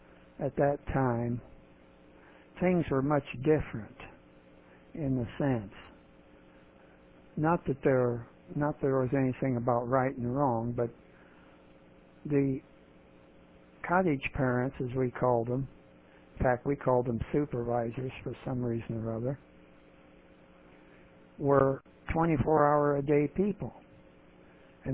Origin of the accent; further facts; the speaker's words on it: Champaign, Illinois, United States; also born or lived in Jacksonville, United States; I was born in Champaign, Illinois, and as a great percent, 90%, 80 to 90% of people were born at home in those days, and I was no exception.